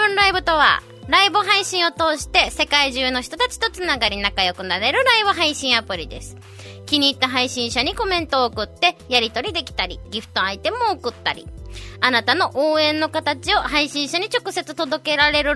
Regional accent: Fukuoka, Japan; moved away as an adult; now in Okinawa, Japan; 福岡県福岡市、生まれも育ちも博多っ子でございます。

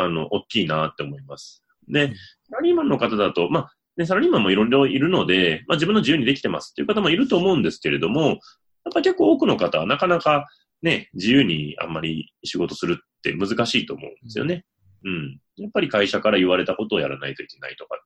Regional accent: Wakayama, Japan; born there; 私自身はですね、まあ、1975年に和歌山県で生まれまして

